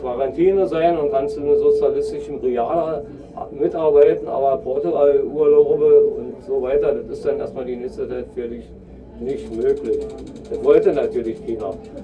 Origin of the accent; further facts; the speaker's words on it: Berlin, Germany; Ich sage, ja klar, komme ich aus dem Osten.